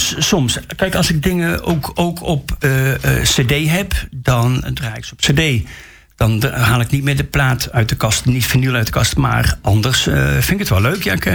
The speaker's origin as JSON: {"language": "Dutch", "town": "Schijndel", "region": "North Brabant", "country": "Netherlands", "tie": "born or raised there", "said": "toen was er heus wel een best wel goede platenzaak in het dorp waar ik opgegroeid ben, in Schijndel."}